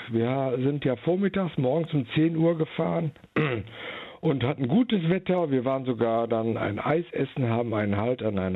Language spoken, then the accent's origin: German; Hattingen, North Rhine-Westphalia, Germany; und wollte die Idee nach meiner Heimatstadt Hattingen bringen.